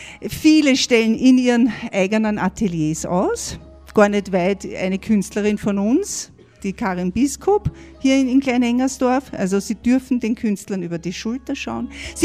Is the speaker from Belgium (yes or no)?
no; Vienna, Austria; Seit 2006 lebe ich hier und ja, mich hat es daher verschlagen, aber hätte man als Wienerin nie vorstellen können, dass ich da so glücklich sein kann.